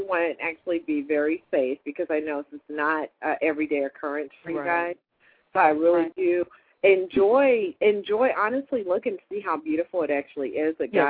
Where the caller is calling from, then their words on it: Ohio, United States; I'm calling from Ohio